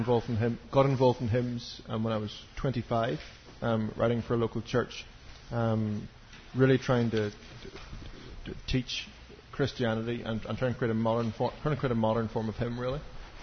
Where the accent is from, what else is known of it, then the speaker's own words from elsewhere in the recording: Ireland; I'm Irish. That's English with charm.